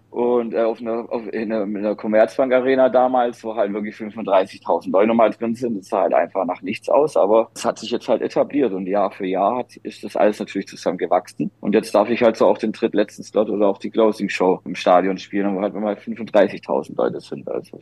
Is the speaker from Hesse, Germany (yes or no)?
no; Stuttgart, Baden-Württemberg, Germany; als ich da dann wirklich gespielt habe, in meiner Heimatstadt auf dem Stuttgarter Schlossplatz